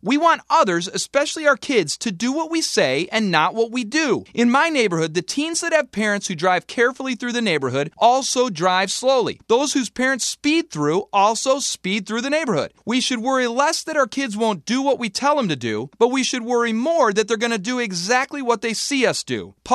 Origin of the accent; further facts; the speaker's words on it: New York, United States; And hey, I grew up in New York, so I know aggressive driving.